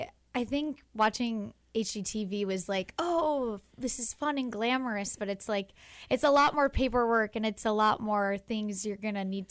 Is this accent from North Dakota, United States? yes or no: yes; Fargo, North Dakota, United States; I'm from Fargo, North Dakota, and ever since I was little, I've always loved Love It or List It.